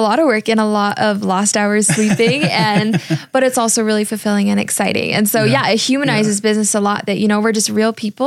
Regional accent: Midwest, United States; But I grew up in the Midwest and— The entrepreneurial scene isn't as strong there.

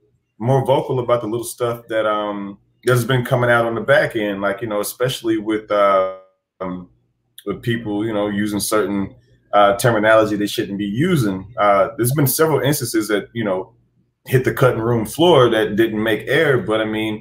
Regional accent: Arkansas, United States; I'm like, I'm from Arkansas originally. So that stuff slides off of me.

